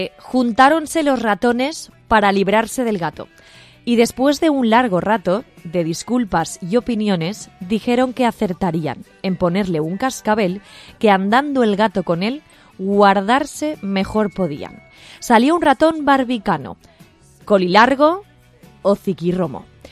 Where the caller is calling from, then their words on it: Teruel, Aragon, Spain; M'encanta, vos escolte des de Terol. Soc la tia de Lídia i una gran admiradora teua.